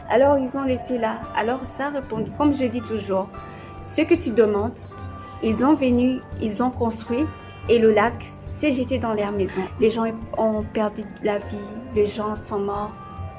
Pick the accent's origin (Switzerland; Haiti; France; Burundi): Burundi; je suis burundaise et je viens du Burundi.